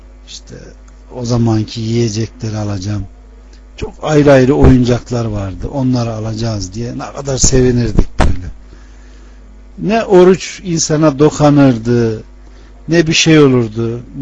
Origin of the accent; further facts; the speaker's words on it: Ankara, Turkey; Doğma büyüme Ankara'dayım. Ama memleketim Konya'dır.